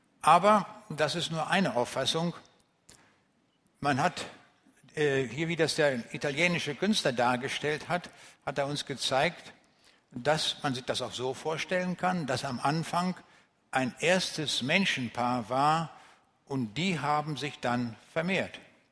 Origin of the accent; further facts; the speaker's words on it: Braunschweig, Lower Saxony, Germany; Ich komme aus Braunschweig, wer das hier nicht so kennt